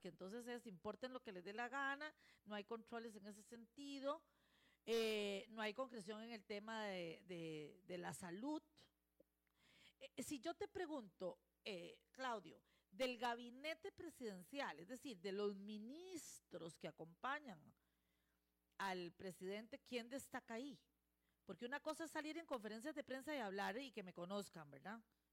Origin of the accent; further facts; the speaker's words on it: Costa Rica; ni siquiera como ciudadana costarricense